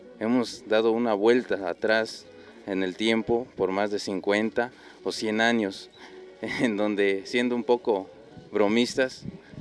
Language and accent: Spanish; Oaxaca, Mexico; soy de Oaxaca, soy un indígena que hablo zapoteco de la Sierra Norte.